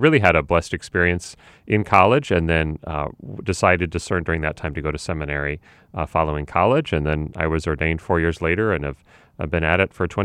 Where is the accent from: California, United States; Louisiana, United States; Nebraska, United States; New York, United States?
Nebraska, United States; Omaha; So I'm from Omaha, Nebraska. I was born and raised in Omaha.